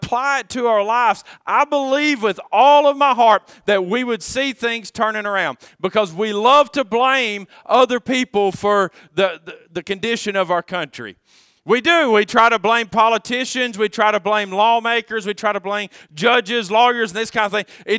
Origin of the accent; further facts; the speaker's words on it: Arkansas, United States; Well, you know, I'm from Arkansas, so if you're a Tennessee fan, I'm sure you remember 1998 if you're old enough.